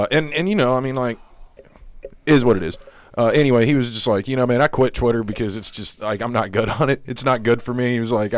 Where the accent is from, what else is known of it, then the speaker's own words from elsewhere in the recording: Kentucky, United States; I'm from Kentucky. I've heard it all.